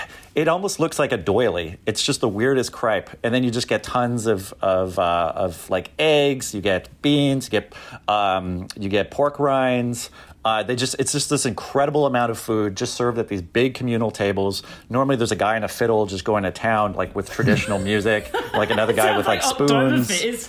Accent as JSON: {"language": "English", "country": "Canada", "tie": "born or raised there", "said": "it's been difficult for her, been quite intimidating to go to my hometown, which is like 99% like white French-Canadian French, where, you know, you will go, you'll go to the stores, you'll go to the restaurants, and they don't speak English."}